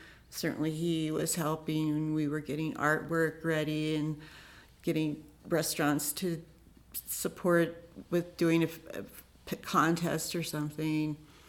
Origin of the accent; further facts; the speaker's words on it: Nederland, Colorado, United States; someone would ask you, "Where are you from?" "I'm from Nederland."